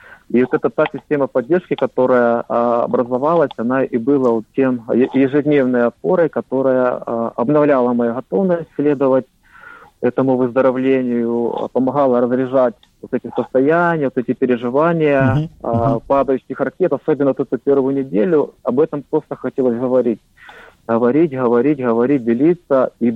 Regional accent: Ukraine; Мы, ребята из Украины, вышли в общую онлайн-группу.

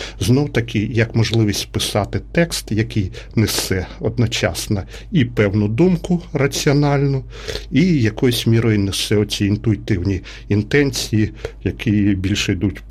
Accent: Sumy, Sumy Oblast, Ukraine; в 8-й школі в нашому рідному місті Сумах.

